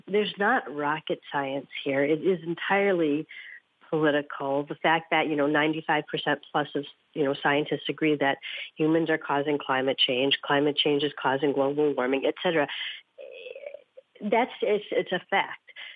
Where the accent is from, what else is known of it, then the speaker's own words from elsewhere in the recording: Illinois, United States; I'm from Illinois. I go back home, talk to my family